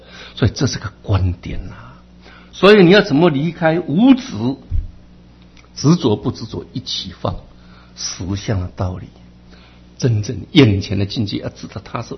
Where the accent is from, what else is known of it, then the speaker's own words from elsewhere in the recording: Luodong, Yilan County, Taiwan; 我在乡下长大的，乡下的地方，在罗东那个地方。我们以前考初中都要联考啊，有没有？